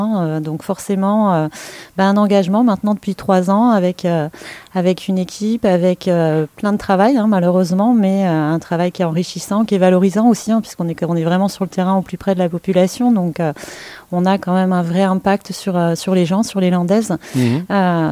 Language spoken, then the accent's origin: French; Pays de la Loire, France; now in Landes, France; j'ai précédemment eu une carrière militaire dans l'armée de l'air, c'est ce qui m'a amenée dans les Landes, puisque je suis originaire de Loire-Atlantique, je suis dans les Landes depuis 22 ans maintenant.